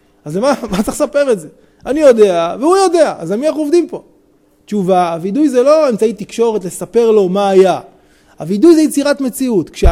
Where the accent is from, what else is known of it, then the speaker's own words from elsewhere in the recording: Petah Tikva, Central District, Israel; אני זוכר בתור ילד, חוויית ילדות. בית כנסת של ההורים שלי היה על הכביש הראשי, בפתח תקווה שם.